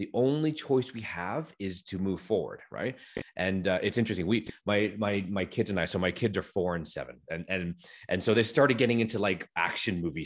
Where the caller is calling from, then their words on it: Calgary, Alberta, Canada; in Canada, I'm calling from Calgary, it's very Caucasian, for lack of a better term. Those of you who can't see me, I'm of Asian descent.